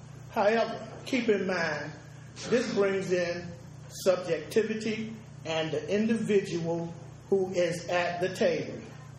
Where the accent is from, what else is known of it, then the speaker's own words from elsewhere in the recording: United States; I'm from Greene County.